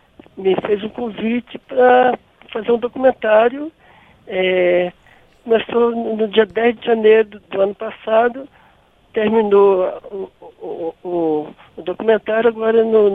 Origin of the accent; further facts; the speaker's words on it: Picos, Piauí, Brazil; now in Brasília, Brazil; Isso, eu sou de Picos do Piauí.